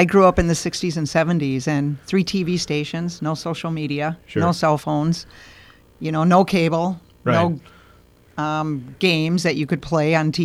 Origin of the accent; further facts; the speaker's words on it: Milwaukee, Wisconsin, United States; You know, so just many, many experiences and memories growing up in Milwaukee.